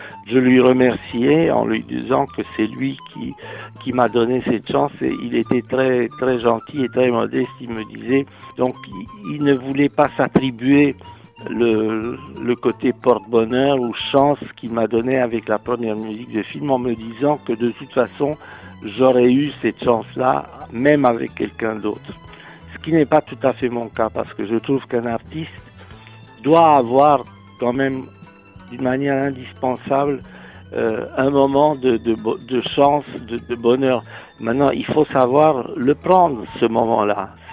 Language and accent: French; Romania; moved away as an adult; now in France; je suis venu de Roumanie, mon pays d'origine, avec un gros cahier cartonné plein de musique